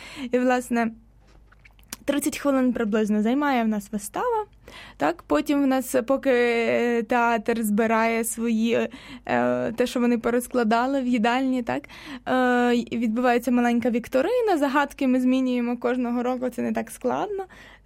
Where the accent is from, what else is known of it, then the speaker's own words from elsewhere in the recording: Ivano-Frankivsk, Ivano-Frankivsk Oblast, Ukraine; now in Kyiv, Ukraine; в мене в дитинстві в Івано-Франківську, де я виросла, це просто моє улюблене свято